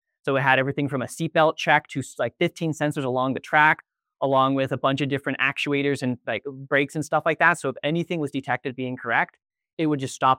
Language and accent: English; California, United States; So I'm natively from the Bay Area